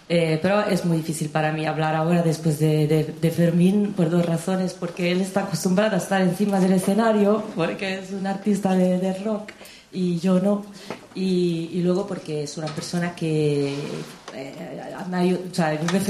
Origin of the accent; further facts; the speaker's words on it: Rome, Lazio, Italy; Yo soy de Rebibbia, como seguramente sabéis, que es un barrio muy guay, pero es un barrio que no tiene mucha agitación cultural, es un barrio un poco cerrado